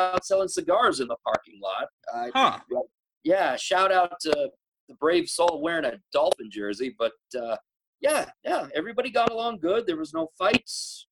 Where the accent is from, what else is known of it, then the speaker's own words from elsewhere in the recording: Florida, United States; I grew up in Florida. That doesn't mean I'm a Buccaneers fan.